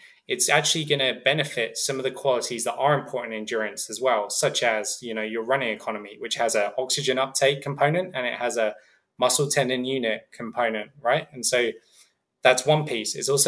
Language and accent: English; England, United Kingdom; growing up in England